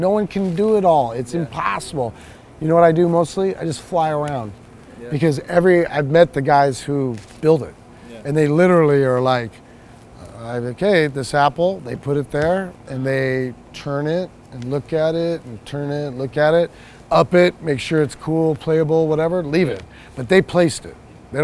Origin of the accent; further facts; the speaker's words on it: Iowa, United States; I'm from Iowa, so we're flat, but I grew up in a forest.